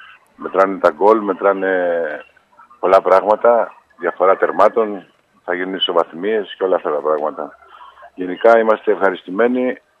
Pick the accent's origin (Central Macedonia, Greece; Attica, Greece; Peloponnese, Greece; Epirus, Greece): Peloponnese, Greece; Kalamata; Η επανάσταση του 1821 ξεκίνησε από την πατρίδα μου την Καλαμάτα, που γιορτάζει σήμερα.